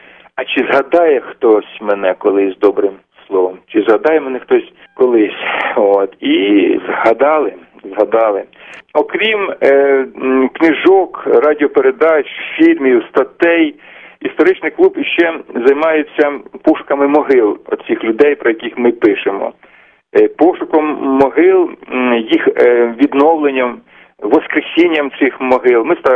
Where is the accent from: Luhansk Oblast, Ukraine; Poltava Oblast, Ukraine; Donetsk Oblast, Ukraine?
Donetsk Oblast, Ukraine; Horlivka; born there; а сам я народився на Донбасі, в Горлівці.